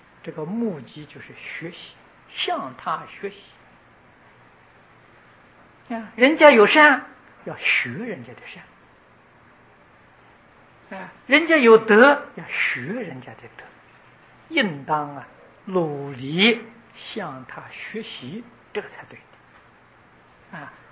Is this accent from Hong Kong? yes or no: no; Taiwan; 现在咱们台湾人在国际上